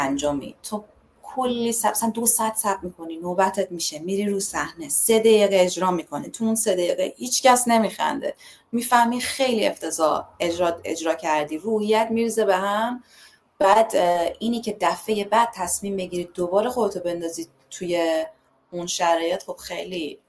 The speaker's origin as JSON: {"language": "Persian", "town": "Tehran", "region": "Tehran Province", "country": "Iran", "tie": "born or raised there", "said": "به خاطر این بوده که چه میدونم تو تهران بزرگ شدم"}